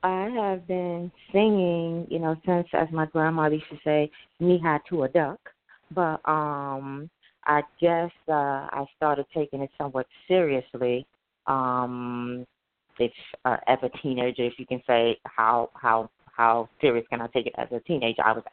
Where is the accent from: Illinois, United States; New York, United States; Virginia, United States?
Virginia, United States; also born or lived in New Jersey; I'm from Virginia, New Jersey and Virginia originally.